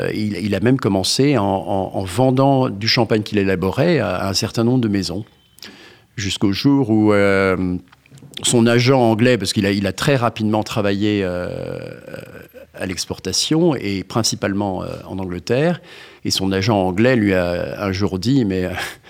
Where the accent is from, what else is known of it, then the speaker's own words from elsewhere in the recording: France; accent: French; j'ai bien pratiqué mon accent français, mais j'étais, je pense, plutôt bilingue